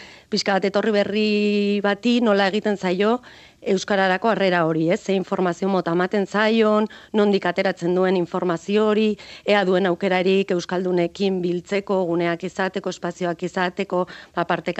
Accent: Navarre, Spain; haibiz ni Nafarra naiz

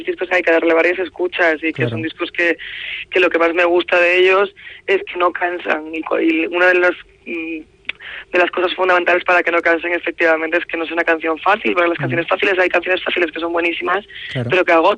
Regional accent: Córdoba, Andalusia, Spain; yo soy andaluza, soy de Córdoba

